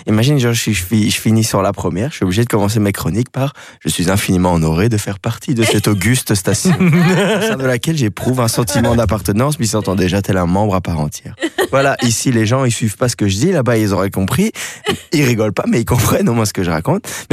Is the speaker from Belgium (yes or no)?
yes; Belgium; nous en tant que Belges, tu vois ce que, on connaît la France.